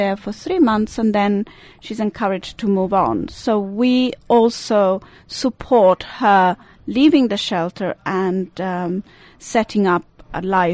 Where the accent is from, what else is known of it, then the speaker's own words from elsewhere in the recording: Ticino, Switzerland; English is a second language; I do have an accent. I'm Swiss. I was born in the Italian part of Switzerland, which is the smallest, but we think it's the prettiest because we're south of the Alps